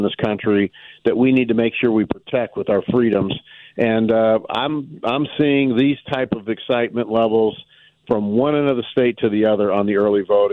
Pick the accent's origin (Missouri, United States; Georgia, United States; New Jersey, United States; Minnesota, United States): Missouri, United States; St. Louis; from growing up in North St. Louis City to now in a very rural life, first-generation cattle farmer for 40 years. Raised by a law enforcement family, not only in North St. Louis